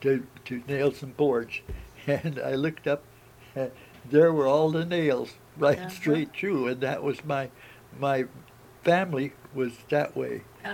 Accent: Huntington Beach, California, United States; I was born in Long Beach, and then I was moved down to Huntington Beach, along the coast

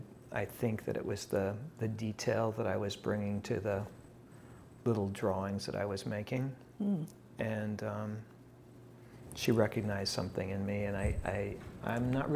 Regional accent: Spokane, Washington, United States; born there; I was born in Spokane, Washington, October 16th, 1957.

